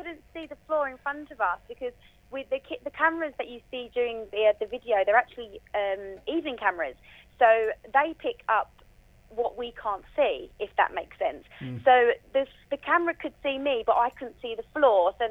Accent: East of England, United Kingdom; my hometown is Essex.

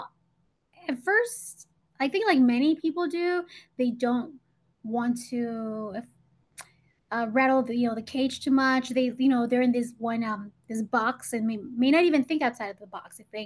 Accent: Chicago, Illinois, United States; So I was born in Chicago. I grew up in Chicago in the South Side, and I spent there most of my childhood, went to high school there

